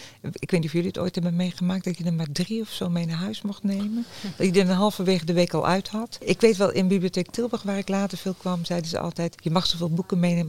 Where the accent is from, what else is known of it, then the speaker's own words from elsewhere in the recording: Curaçao; ik ben opgegroeid op Curaçao. En daar hadden wij een hele kleine bibliotheek.